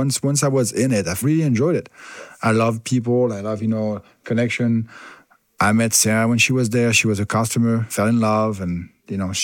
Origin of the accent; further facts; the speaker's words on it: the Alps, France; English is a second language; moved away as an adult; now in United States; I'm from France. I was born in the Alps, which is a terrible area to be from. We had a lot of fun over there. I moved in the US when I was 21, 1996. I came to study.